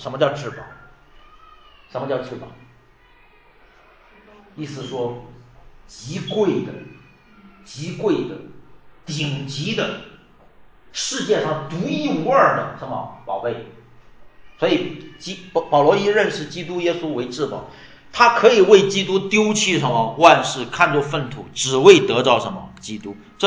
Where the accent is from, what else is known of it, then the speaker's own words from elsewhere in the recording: China; 特别是我们中国人今天活着，很多的人也活得没有意义